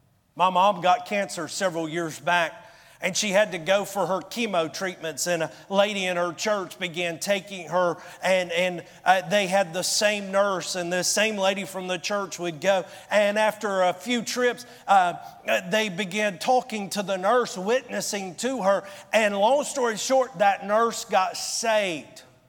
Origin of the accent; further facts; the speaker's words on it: Georgia, United States; Now, y'all help me out. I'm from Georgia.